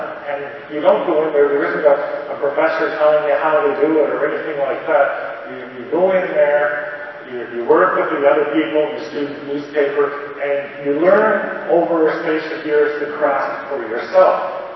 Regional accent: Alberta, Canada; We went in, we're from Alberta, so we're conservative, and we came in, and we're not agents of social change, we're agents of social awareness.

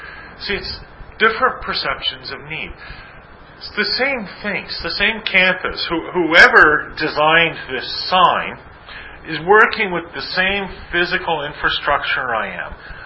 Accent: Canada; Hence, I come from Canada.

